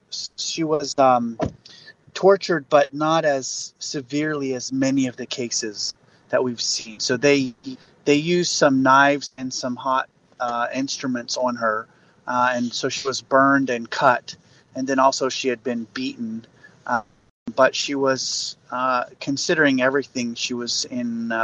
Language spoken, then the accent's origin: English; Papua New Guinea; When I grew up in the Southern Highlands in the remote areas